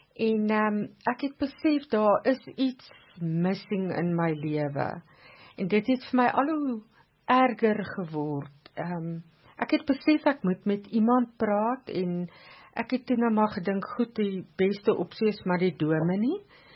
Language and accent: Afrikaans; Swartwater, Limpopo, South Africa; ek is gebore en het groot geword op 'n klein plekkie Swartwater, dit is op die Oos-Botswana grens. En ek was daar in die laerskool gewees ook en toe ek hoërskool Pietersburg toe